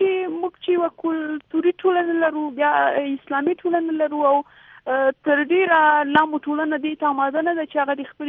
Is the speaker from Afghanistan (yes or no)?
yes; Afghanistan; زه شخصا دا چې زه یو افغان یم او په دغه ټولنه کې ژوند کوم